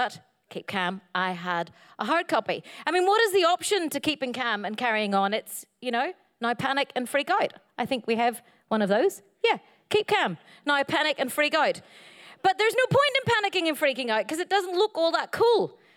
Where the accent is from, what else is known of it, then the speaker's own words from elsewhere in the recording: Northern Ireland, United Kingdom; when I grew up in Northern Ireland because of the Troubles, this poster was massive everywhere.